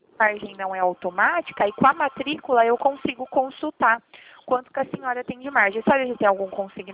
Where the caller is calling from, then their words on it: Limeira, São Paulo, Brazil; Eu falo aqui de Limeira, do estado de São Paulo.